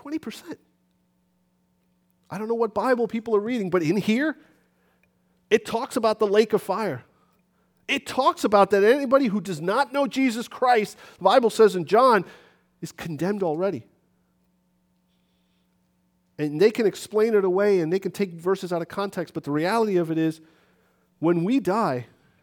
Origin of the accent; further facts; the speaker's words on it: New York City, New York, United States; We grew up in New York City, buildings and cars and pollution. It was great.